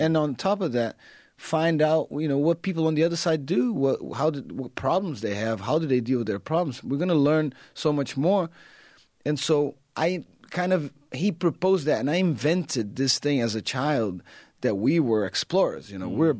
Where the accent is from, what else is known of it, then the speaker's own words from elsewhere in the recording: Rio de Janeiro, Brazil; away from the where I'm from. I'm from Brazil, from Rio